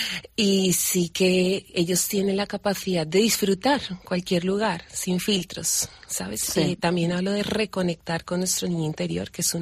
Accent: Bogotá, Colombia; now in Bilbao, Spain; Llevo casi 20 años aquí y digo, bueno, yo soy de Bogotá, bueno, los de Bilbao nacemos donde queremos, pero llevo casi 20 años viviendo aquí

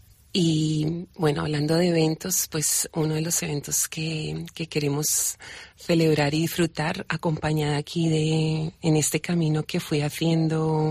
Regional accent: Bogotá, Colombia; now in Bilbao, Spain; Llevo casi 20 años aquí y digo, bueno, yo soy de Bogotá, bueno, los de Bilbao nacemos donde queremos, pero llevo casi 20 años viviendo aquí

